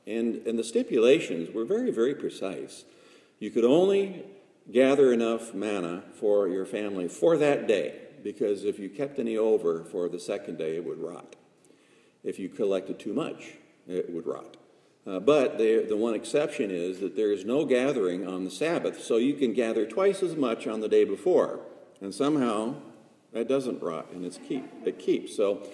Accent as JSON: {"language": "English", "region": "Oregon", "country": "United States", "tie": "born or raised there", "said": "You know, I grew up in Oregon, where there are state parks and federal parks, and there are wilderness areas."}